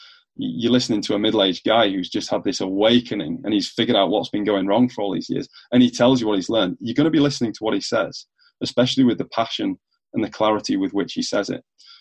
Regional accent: England, United Kingdom; Yeah, I have to say that although I'm being an Englishman, I'm not an American football fan per se.

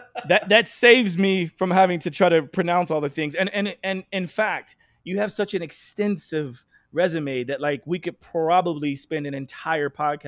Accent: Oklahoma, United States; And I'm from Oklahoma. So yeah, I was like, oh man, we got to meet in person.

